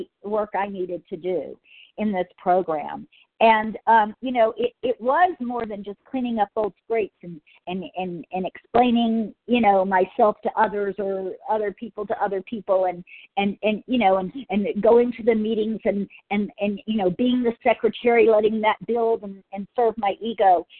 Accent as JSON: {"language": "English", "region": "California", "country": "United States", "said": "I'm from Southern California"}